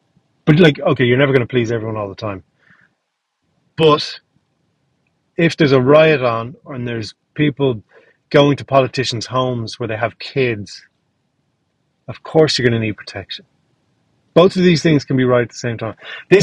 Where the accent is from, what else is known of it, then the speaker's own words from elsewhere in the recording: Ireland; But that was grand because we're Irish.